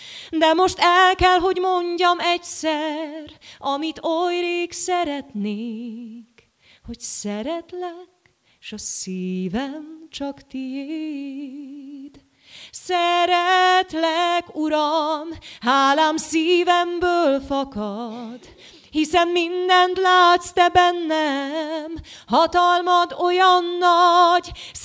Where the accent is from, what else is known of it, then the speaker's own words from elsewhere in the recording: Vojvodina, Serbia; Délvidéken, én egy kis falucskából származom, egy kis bánáti faluból. Akkor 800 lelket számlált, most egy picit megcsappantunk, körülbelül 600-an, 5-600-an élnek a faluban.